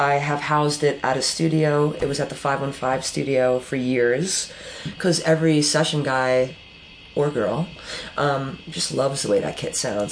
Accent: New Jersey, United States; I grew up in New Jersey, so hardcore. New Jersey hardcore, like, scene was a thing.

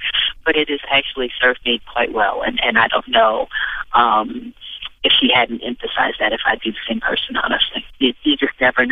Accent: Midwest, United States; You know what? I'm from the Midwest, and so, yes.

